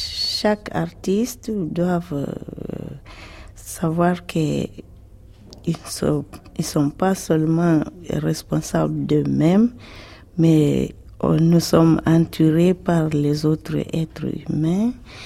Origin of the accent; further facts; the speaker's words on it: South Africa; moi, je viens d'un pays, l'Afrique du Sud en particulier, qui est très difficile pour nous.